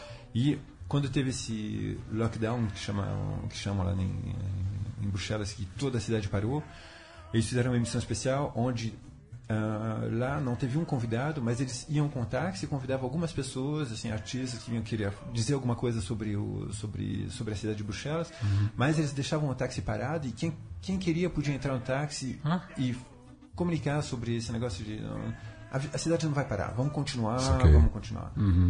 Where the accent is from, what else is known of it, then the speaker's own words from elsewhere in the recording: Brazil; Eu, como me sinto muito ligado ao Brasil, que sou brasileiro, tô seguindo esse negócio.